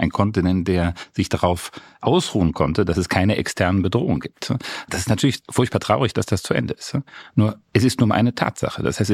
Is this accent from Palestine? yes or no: no; Germany; now in Austria; Wenn ich in meinem Heimatland Deutschland wählen würde, würde ich nur 96 wählen. Das heißt, meine Stimme zählt in Österreich fast doppelt so viel, wie sie in Deutschland zählt.